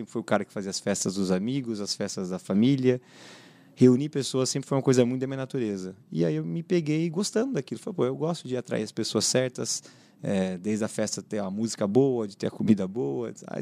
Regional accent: São Paulo, Brazil; also born or lived in Santos; Eu nasci em Santos. Nasceu em Santos. É, mas eu cresci no interior de São Paulo, num sítio de uma cidade de 3 mil habitantes.

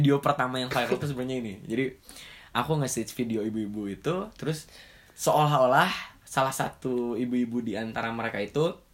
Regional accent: Bandung, West Java, Indonesia; Aku lahir dan tinggal di Bandung, 2001 Januari tanggal 22.

